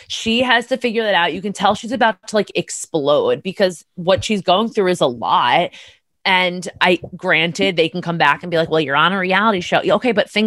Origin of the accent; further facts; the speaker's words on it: Laguna Beach, California, United States; Like, I grew up in Laguna. Why would I want to move back there?